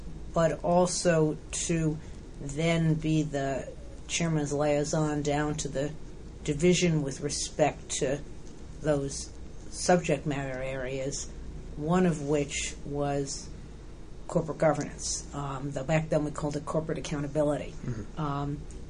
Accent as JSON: {"language": "English", "region": "New York", "country": "United States", "said": "I could have gone to New York, and I was from New York, but I didn't want to go back there."}